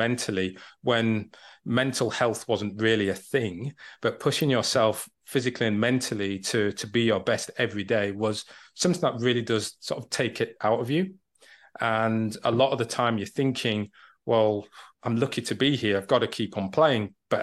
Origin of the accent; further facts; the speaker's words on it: Leeds, Yorkshire and the Humber, United Kingdom; I'm a Leeds boy. So I was born and bred in Leeds